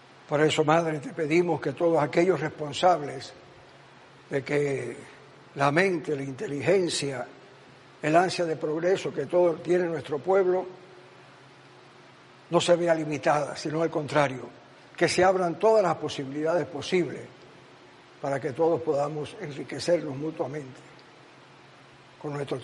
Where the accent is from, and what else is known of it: Cuba